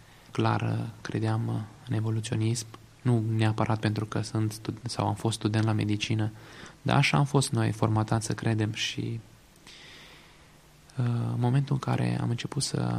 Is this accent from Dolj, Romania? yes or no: no; Bistrița-Năsăud, Romania; Eu sunt originar din Bistrița Năsăud, din județul Bistrița Năsăud, și pentru mine ar fi fost mult mai aproape să merg la facultate la Cluj.